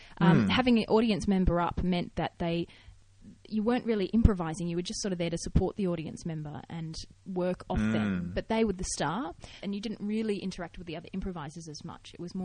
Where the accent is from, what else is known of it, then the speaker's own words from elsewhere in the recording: Australia; I'm sorry, I'm from Australia. I don't know what I'm doing.